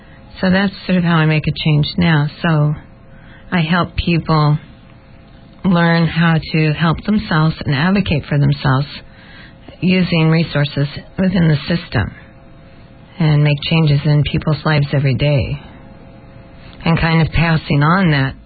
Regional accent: Portland, Oregon, United States; born there; I was born in Portland, Oregon, 57 years ago.

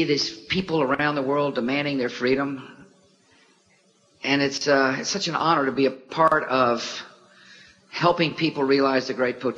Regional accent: Texas, United States; My home state of Texas, a lot of people rely solely on their Social Security check.

